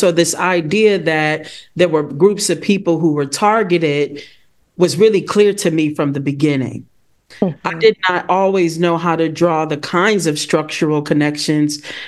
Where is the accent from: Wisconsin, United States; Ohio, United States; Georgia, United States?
Wisconsin, United States; Milwaukee; So I'm originally from Milwaukee, gang.